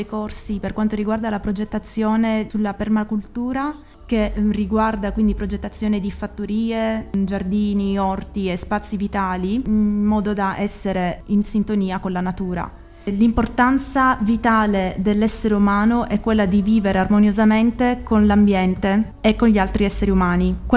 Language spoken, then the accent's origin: Italian; Singapore; Italian is a second language; Vengo da Singapore, città-stato che si trova nel sud della Malesia.